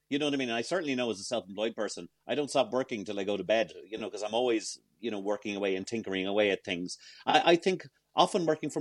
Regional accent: Dublin, Leinster, Ireland; I grew up in Georgian Dublin.

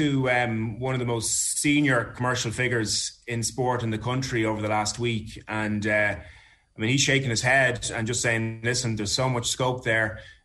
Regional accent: Leinster, Ireland; I'm from Meath

